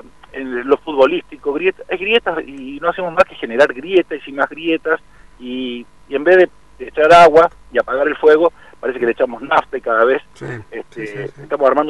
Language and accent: Spanish; Argentina